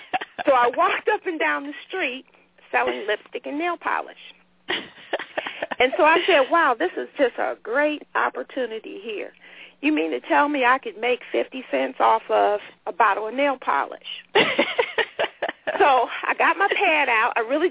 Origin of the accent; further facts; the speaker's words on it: Cleveland, Ohio, United States; The family that I grew up in, I'm actually from Cleveland, Ohio